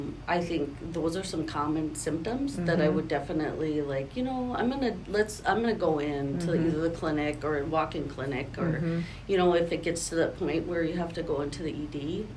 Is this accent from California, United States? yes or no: no; Fergus Falls, Minnesota, United States; And then came back to my hometown, Fergus Falls.